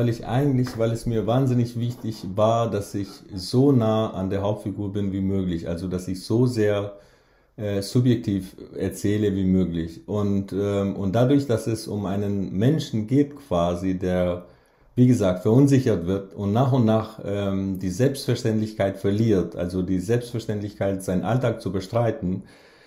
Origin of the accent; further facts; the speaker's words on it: Kosovo; German is a second language; moved away; Und es war sehr laut, sie konnte meinen Akzent nicht hören. Und als ich ihr erzählt habe, dass ich aus dem Kosovo komme